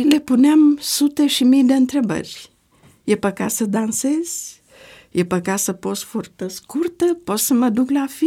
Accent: Bucharest, Romania; born there; deși foarte puțin am locuit acolo, eu m-am născut în Ferentari.

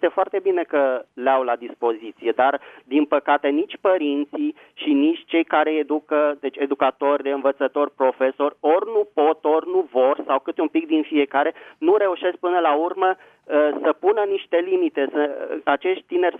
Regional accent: Bucharest, Romania; din București

